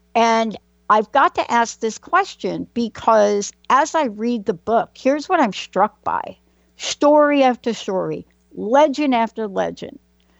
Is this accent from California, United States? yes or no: no; Bronx, New York, United States; I grew up in the Bronx, right? And we had a lot of things going on.